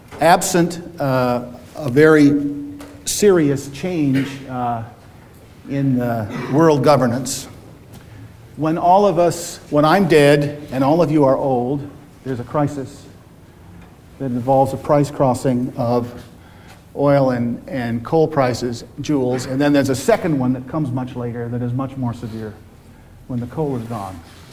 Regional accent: California, United States; but near my hometown in California, definitely.

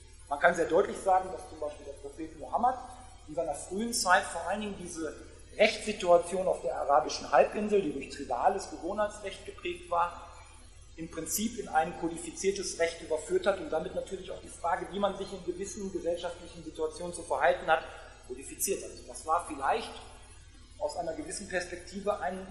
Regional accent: Gütersloh, North Rhine-Westphalia, Germany; Gütersloh, wo ich herkomme

